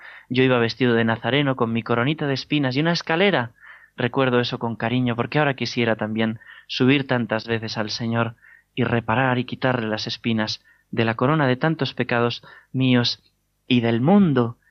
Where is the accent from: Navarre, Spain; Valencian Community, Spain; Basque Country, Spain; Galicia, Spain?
Navarre, Spain; Corella; Recuerdo en mi pueblo de Corella, de pequeñito, mi padre llevando los pasos de Semana Santa por la calle